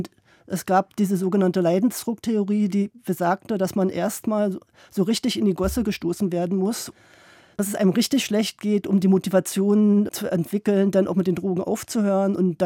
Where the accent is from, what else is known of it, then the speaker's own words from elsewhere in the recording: Berlin, Germany; Also ich bin in Tegel groß geworden, in Reinickendorf